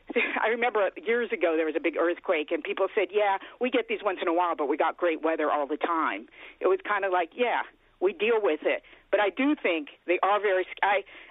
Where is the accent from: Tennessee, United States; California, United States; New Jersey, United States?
California, United States; now in New York, United States; Yeah, I grew up in California, lived through several in L.A., lived through several big ones in the 1970s, moved a few days before in London before the 1994 huge one happened